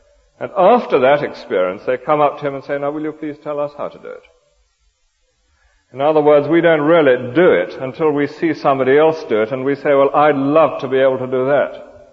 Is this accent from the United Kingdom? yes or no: yes; England, United Kingdom; We are so frightfully insular as English people, and I dare say this goes for Americans as well